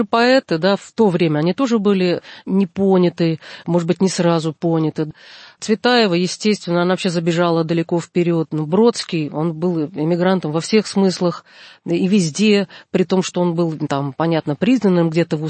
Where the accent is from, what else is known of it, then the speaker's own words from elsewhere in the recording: Riga, Latvia; moved away as an adult; now in Russia; я человек, который родился и вырос в Риге, да, 18 лет эмиграции, и в 18 лет я вернулась в Россию